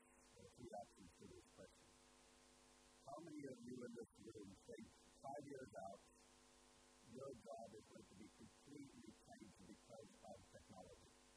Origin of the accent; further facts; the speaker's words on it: Norway; now in Singapore; Listen, I'm from Norway. I live in Singapore. I work in Asia.